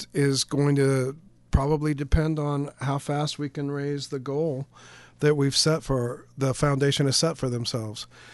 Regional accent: Michigan, United States; born there; I was born in Washtenaw County. My parents were married in that building by one of the county judges.

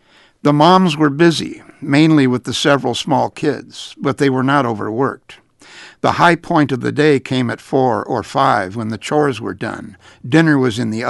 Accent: Cincinnati, Ohio, United States; I grew up in one in Cincinnati, where the dads drove off to work every morning and went in what was then the only family car

